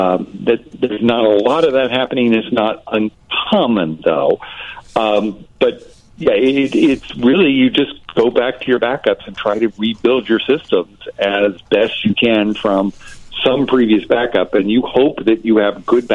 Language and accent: English; Alabama, United States; Ancestry.com. I'm from Alabama.